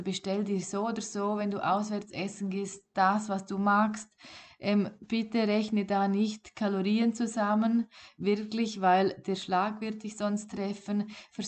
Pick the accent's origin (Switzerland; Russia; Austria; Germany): Switzerland; bei uns in der Schweiz